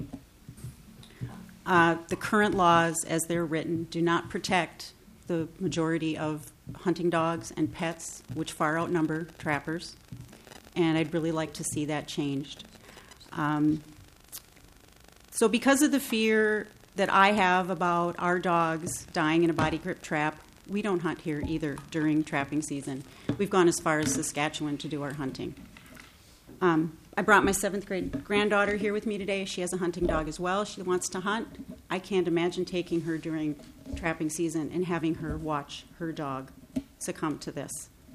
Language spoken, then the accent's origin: English; Coon Rapids, Minnesota, United States; I'm from Coon Rapids, Minnesota.